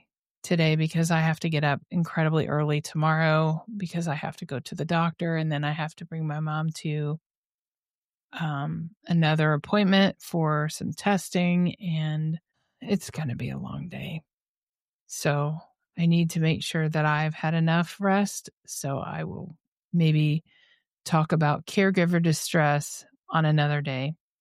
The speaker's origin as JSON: {"language": "English", "town": "Indianapolis", "region": "Indiana", "country": "United States", "said": "The only thing is I am from Indianapolis."}